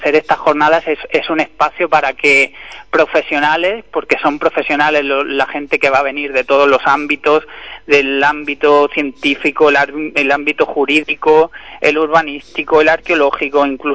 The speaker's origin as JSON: {"language": "Spanish", "town": "Huércal-Overa", "region": "Andalusia", "country": "Spain", "said": "Del mundo rural. El mundo rural de Huerca Lovera, nos dedicamos a la agricultura."}